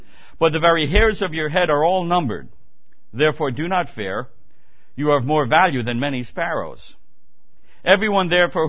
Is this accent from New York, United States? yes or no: yes; New York, United States; accent: New York; My New York accent would certainly make that an impossibility.